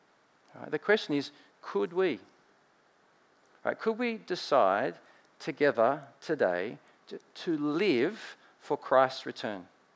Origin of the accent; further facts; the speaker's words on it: Australia; For some reason, being in America actually made my accent stronger. It was as if Steve Irwin was my uncle, Paul Hogan was my dad. That's how proud I was.